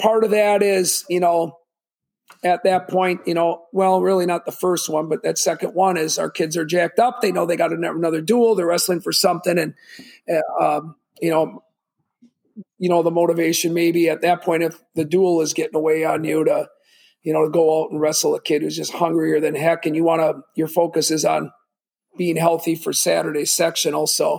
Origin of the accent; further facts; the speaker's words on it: Bayport, United States; I grew up wrestling in Bayport and followed my brother wrestling there and my older brother coaching